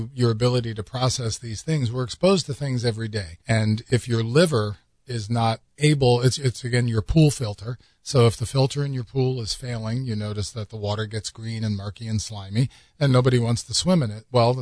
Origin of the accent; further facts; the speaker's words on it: New York, United States; Growing up on Long Island, I think my Uncle Tony had AstroTurf on his lawn.